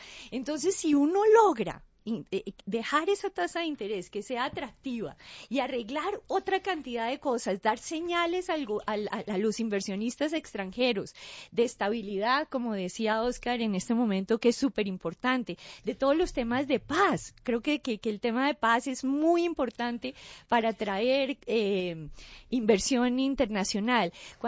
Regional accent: Colombia; Yo, como colombiana, me siento súper orgullosa de ese manejo macroeconómico.

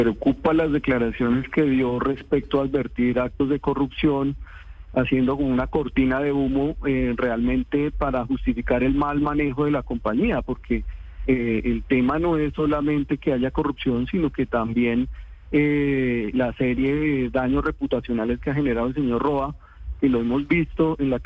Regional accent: Colombia; como colombiano también quiero defender a Ecopetrol.

